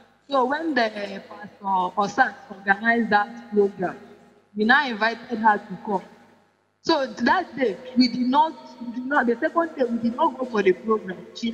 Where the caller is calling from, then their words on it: Nicaragua; calling from Nicaragua.